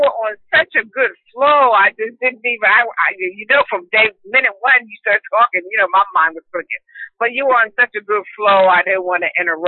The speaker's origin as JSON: {"language": "English", "region": "Pennsylvania", "country": "United States", "said": "About 25 miles north of Three Mile Island."}